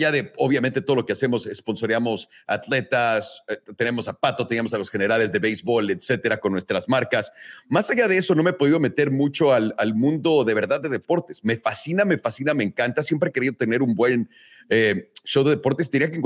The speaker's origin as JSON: {"language": "Spanish", "country": "Mexico", "moved": "yes", "said": "Cuando me fui de México, cuando me fui de México, le iba a la América, un cuate mío jugó ahí."}